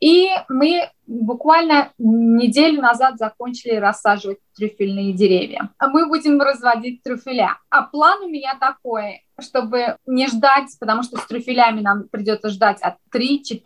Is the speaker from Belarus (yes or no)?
no; Azerbaijan; то, что я из Азербайджана, я думаю, что это, как говорится, фундамент всего для меня, потому что классически в Азербайджане мы все прям с детства видим, как наши мамы готовят